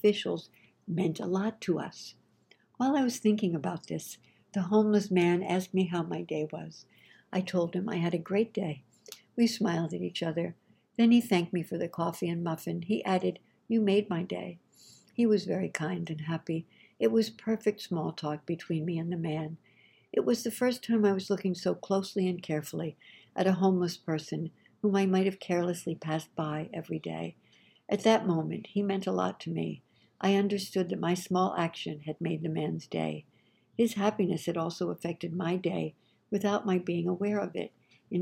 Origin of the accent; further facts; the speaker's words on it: Azerbaijan; My country's Minister of Foreign Affairs, I am from Azerbaijan, was visiting Washington